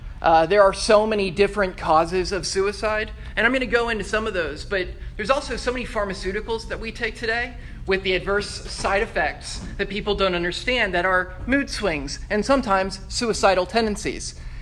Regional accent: Atlanta, Georgia, United States; I'm from Atlanta. I grew up here.

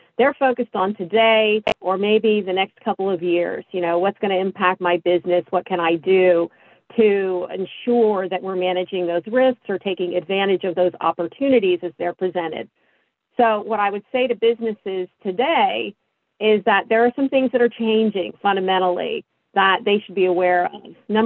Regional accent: New Jersey, United States; I started my career here in New Jersey. I'm from New Jersey, born and raised

